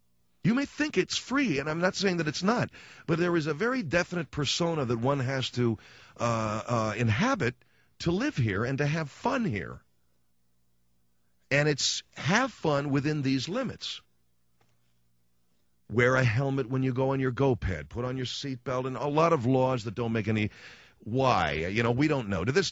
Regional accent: United States; It's just, I'm an American. I love Mexico.

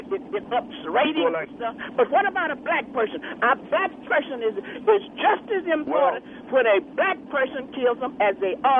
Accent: Houston, Texas, United States; Let me relay a story that happened here in Houston, in my hometown.

